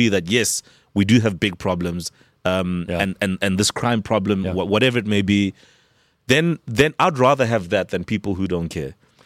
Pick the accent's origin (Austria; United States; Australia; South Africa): South Africa; I, as a South African, don't want to see a situation where, you know, such a huge number of people are dependent on the state.